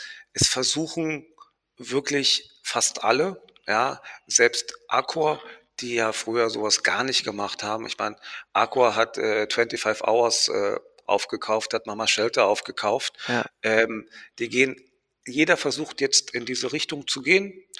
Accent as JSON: {"language": "German", "country": "Spain", "tie": "born or raised there", "said": "Ich bin ja in Spanien groß geworden."}